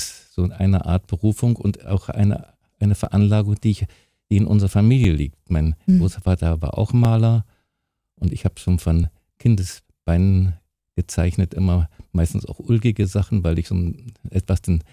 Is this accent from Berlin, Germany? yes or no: yes; Berlin, Germany; Ich bin ja in Berlin groß geworden und wir wohnten in Berlin-Charlottenburg, also mitten im Zentrum von Berlin. Ich habe den ganzen Krieg dort miterlebt.